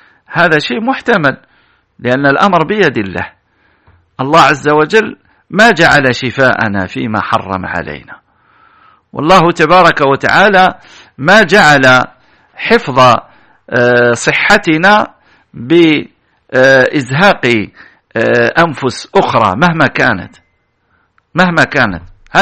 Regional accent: Algeria; ولماذا لا تكون عندنا في الجزائر معاهد كما هو الحال في بعض البلاد

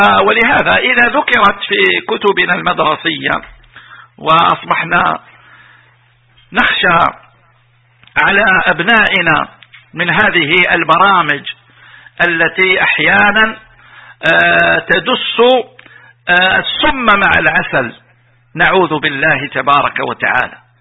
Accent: Algeria; وهذا لا أدري إذا كان موجود عندنا في الجزائر أو لا

